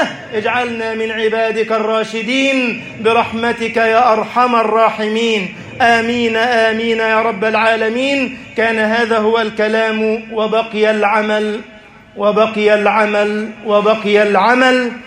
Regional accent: Egypt

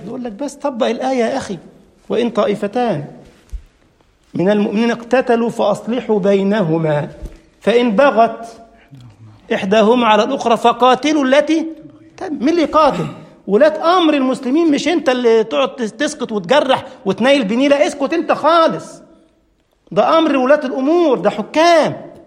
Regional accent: Egypt; ويحكي قصة بتاع كده حلوة كانت قديمة عندنا في مصر

